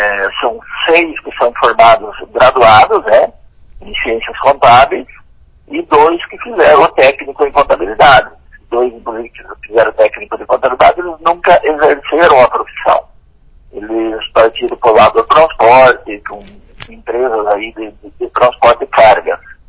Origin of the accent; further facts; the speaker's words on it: Pato Branco, Paraná, Brazil; Então, eu sou natural de Pato Branco mesmo, né? Tenho 59 anos.